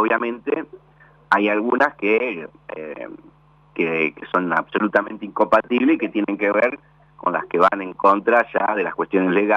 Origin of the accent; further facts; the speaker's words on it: Santa Fe, Argentina; somos santafesinos y tenemos raíces acá